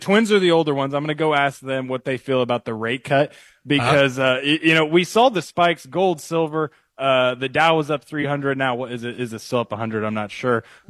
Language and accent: English; Assumption, Illinois, United States; Yeah, so born and raised in Central Illinois, in Assumption, to be exact.